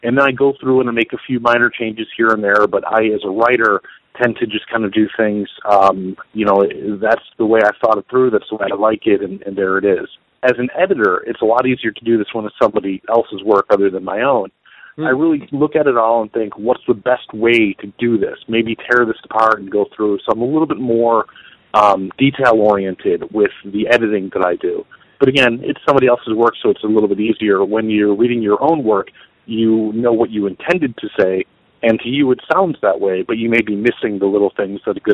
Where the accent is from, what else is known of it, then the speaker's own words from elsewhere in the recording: Buffalo, New York, United States; I got to do it in New Jersey, Toronto, here in my hometown of Buffalo and Rochester and Oshawa.